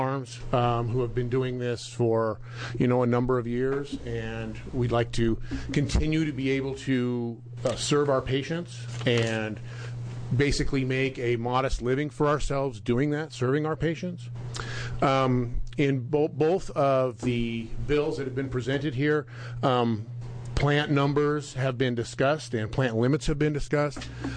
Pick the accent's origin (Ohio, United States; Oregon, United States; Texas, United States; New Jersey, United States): Oregon, United States; Applegate; I'm from Applegate, Oregon.